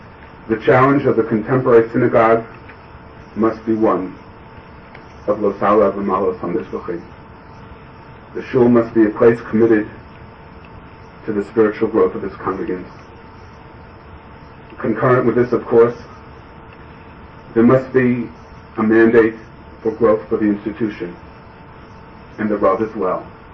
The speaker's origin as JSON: {"language": "English", "town": "Far Rockaway", "region": "New York", "country": "United States", "tie": "born or raised there", "said": "I saw folks there from the White Shul who knew me as a little boy growing up in Far Rockaway."}